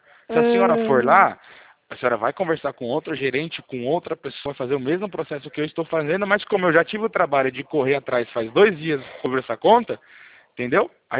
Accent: Pirassununga, São Paulo, Brazil; Eu sou de Pirassununga.

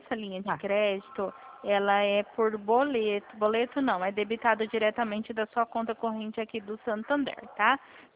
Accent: São Paulo, Brazil; Eu sou aqui do estado de São Paulo. Então aqui tá mais calor.

